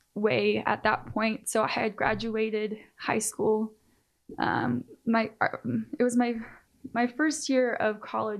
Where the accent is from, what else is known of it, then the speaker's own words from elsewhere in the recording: Alpine, Utah, United States; I grew up in Alpine, Utah. It's very LDS community.